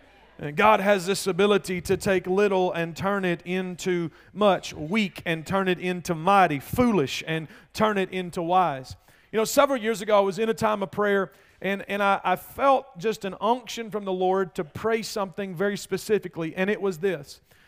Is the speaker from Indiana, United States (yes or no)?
no; Kentucky, United States; I'm sorry, I am from Russell County, South Central Kentucky.